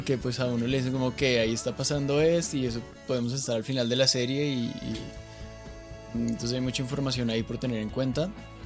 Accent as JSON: {"language": "Spanish", "country": "Colombia", "said": "para nosotros como colombianos y más suramericanos"}